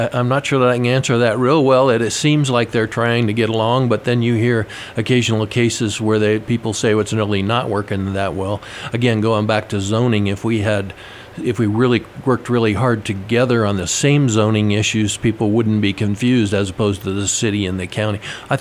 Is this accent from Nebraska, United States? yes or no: yes; Nebraska, United States; I grew up in Nebraska. My dad was the mayor of our town for over 20 years